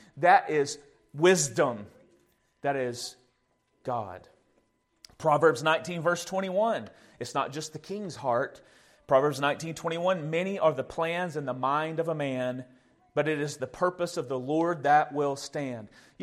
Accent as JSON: {"language": "English", "town": "Watertown", "region": "Tennessee", "country": "United States", "tie": "born or raised there", "said": "Shop Springs or my hometown, Watertown, or maybe Brush Creek over in DeKalb County, I mean, or really Smith County."}